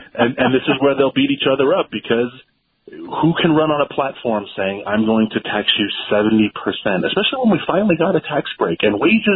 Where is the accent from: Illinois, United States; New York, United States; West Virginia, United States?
New York, United States; Queens; accent: Queens; despite my awful Queens accent, which I'll never lose completely, I speak pretty perfect English as well.